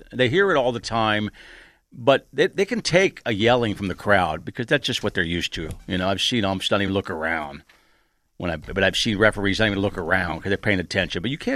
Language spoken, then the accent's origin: English; Ohio, United States; I'm from Licking County.